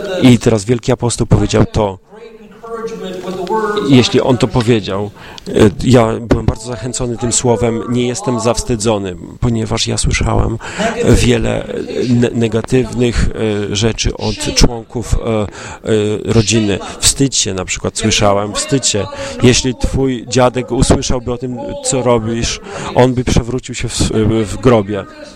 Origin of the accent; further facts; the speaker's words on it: Buffalo, New York, United States; Ja pochodzę z Buffalo w stanie New York. Jeśli mieszkasz w Ameryce i wspomnisz Buffalo, Amerykanie myślą tylko jedną rzecz. Bardzo dużo śniegu i zimno.